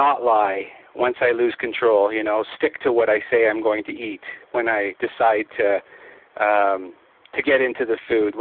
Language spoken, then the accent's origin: English; Ontario, Canada; I'm from Ontario, Canada.